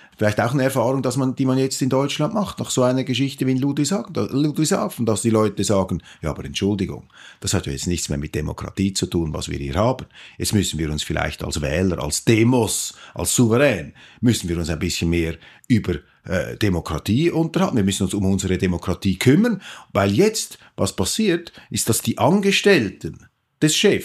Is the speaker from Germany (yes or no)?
no; Switzerland; dann denkt man sich als Schweizer, ja gut, das ist dieser Hang zur deutschen Dramatisierung